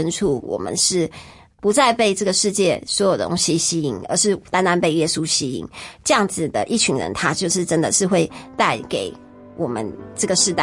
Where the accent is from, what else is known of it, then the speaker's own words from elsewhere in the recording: Taiwan; 身为亚洲人我是非常骄傲的，身为我是台湾人我是非常骄傲的